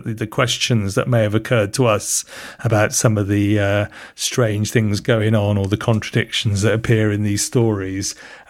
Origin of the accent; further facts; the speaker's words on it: England, United Kingdom; from England.